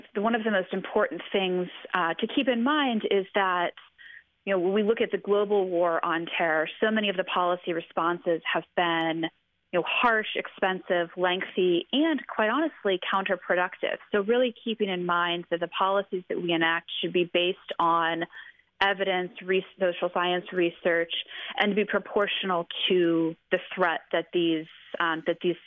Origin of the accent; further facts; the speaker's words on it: Dayton, Ohio, United States; I'm actually from Dayton, Ohio, and have, you know, spent time in the Oregon district where there was another mass shooting this past weekend.